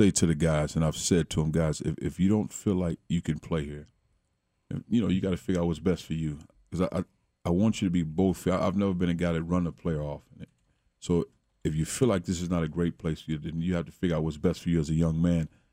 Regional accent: East St. Louis, Illinois, United States; where I grew up in East St. Louis, not many people remember me in my project housing because everybody's so far removed.

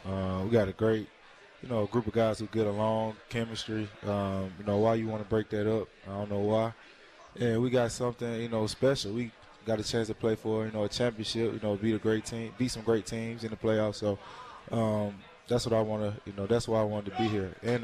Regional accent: Birmingham, Alabama, United States; I mean, I'm a small kid from Birmingham, Alabama. It fits everything about

